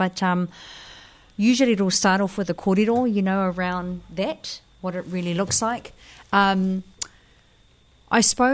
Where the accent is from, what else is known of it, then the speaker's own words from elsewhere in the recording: Hamilton, Waikato, New Zealand; I've kind of moved back and forth from Hamilton, born and raised in Hamilton, to Whangaroa here.